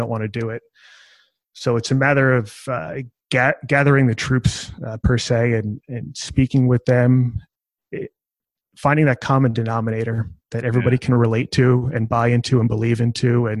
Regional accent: New York, United States; And growing up on Long Island, about an hour east of New York City, it's one of those experiences that it definitely hits home.

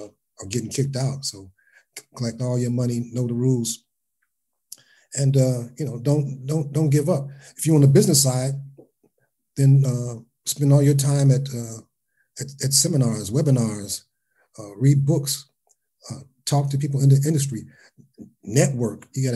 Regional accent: Cincinnati, Ohio, United States; One year we got a chance to play at the halftime for the Cincinnati Bengals, which I'm from Cincinnati.

